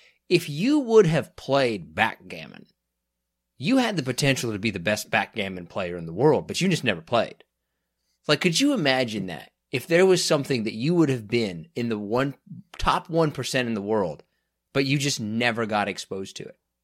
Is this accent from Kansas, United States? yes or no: yes; Derby, Kansas, United States; I was raised in Derby, Kansas, where you're essentially – look, and this is just how small places are.